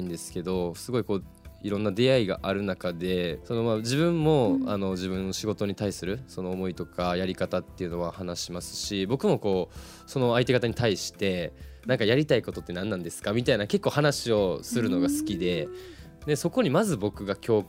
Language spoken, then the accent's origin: Japanese; Manno, Kagawa, Japan; 僕の実家がこの万能町狭間地区にあって